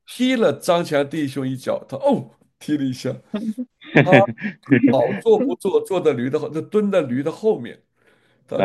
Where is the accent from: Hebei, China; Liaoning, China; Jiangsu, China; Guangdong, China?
Hebei, China; Baoding; 我的老家是也是河北保定的